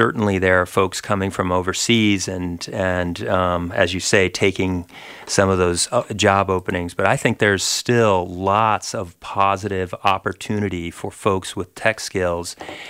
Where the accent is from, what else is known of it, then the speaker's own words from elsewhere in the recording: San Diego, California, United States; now in Jacksonville, United States; When I was hired in 2011, I'm originally from San Diego.